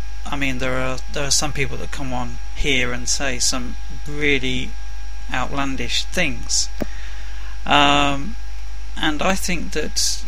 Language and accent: English; England, United Kingdom; As you probably guessed by now, I'm English. Work in London for my sins.